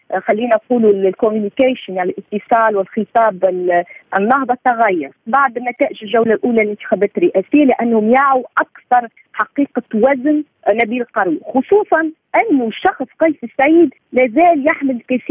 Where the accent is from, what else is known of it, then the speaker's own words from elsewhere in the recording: Tunisia; أنا كتونسية أو مواطن تونسي يعي بعدم تكافؤ الفرص